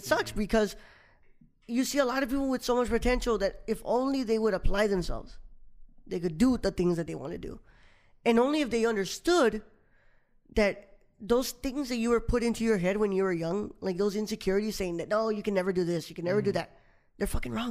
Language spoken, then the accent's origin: English; Houston, Texas, United States; And sadly, you know, I love my hometown. But Houston, I got so many people who are already, you know, kind of down to do something.